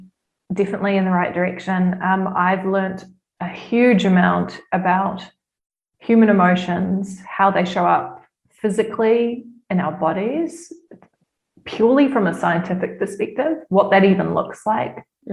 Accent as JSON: {"language": "English", "country": "New Zealand", "moved": "yes", "said": "I was in my home country again for the first time in over 7 years."}